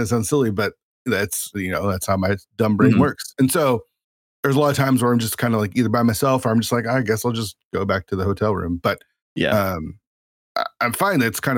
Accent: Tacoma, Washington, United States; I grew up in Tacoma. I'm on the east side of the of the state now

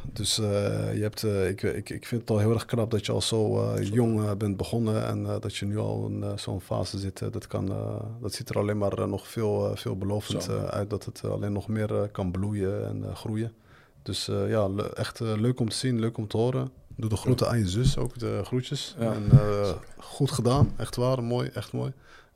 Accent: Morocco; Ja, ik vind als Marokkaan zijn dat je er toch wel...

